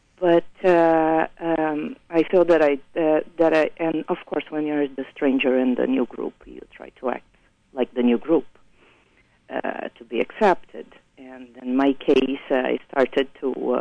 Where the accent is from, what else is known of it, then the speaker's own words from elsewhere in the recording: Brazil; No, I'm from Brazil.